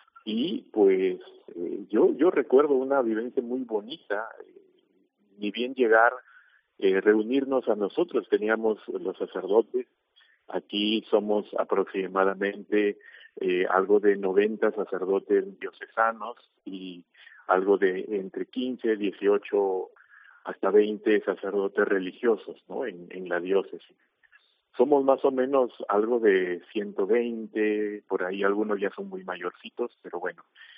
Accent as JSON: {"language": "Spanish", "town": "Chiclayo", "region": "Lambayeque", "country": "Peru", "accent": "Chiclayo", "said": "Cuando yo voy a mis reuniones de sacerdotes en Lima, en la capital del Perú, dicen, este es de Chiclayo, ¿no? Tenemos un acento."}